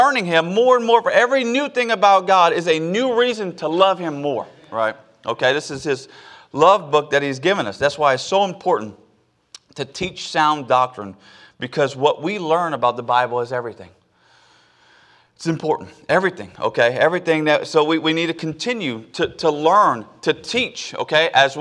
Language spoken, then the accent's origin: English; Louisiana, United States; now in Oklahoma, United States; But I'm born and raised. I'm a Cajun man there.